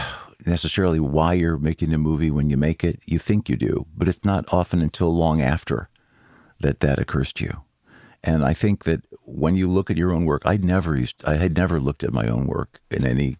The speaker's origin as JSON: {"language": "English", "town": "Chicago", "region": "Illinois", "country": "United States", "said": "I'm from Chicago."}